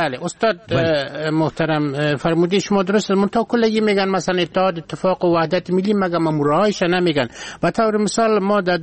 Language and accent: Persian; Afghanistan; از پشتون رفته تا ما ترکمن ها کل ما افغان هستیم.